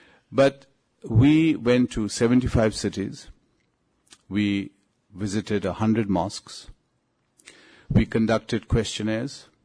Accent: Pakistan; I said, look, I'm from Pakistan. This is a luxury hotel.

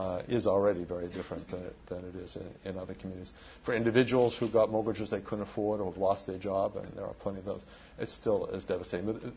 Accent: New York, United States; I would just point out, because I am from New York, and New York, we always talk about it being exceptional

